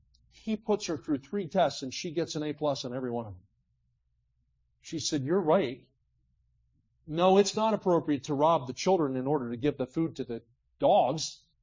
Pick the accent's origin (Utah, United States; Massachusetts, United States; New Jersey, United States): New Jersey, United States; Oh, listen, I grew up in South Jersey.